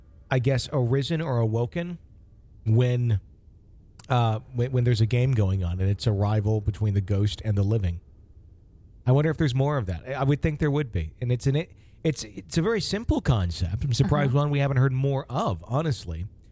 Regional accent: Wisconsin, United States; I wonder how many hauntings there are in my home state of Wisconsin, especially like in the Green Bay area.

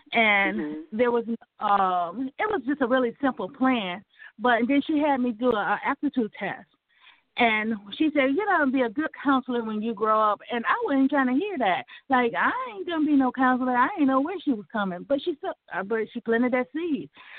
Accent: Lansing, Michigan, United States; Well, I grew up in Lansing, Michigan. My mom was a single parent, and we grew up in Rio Road.

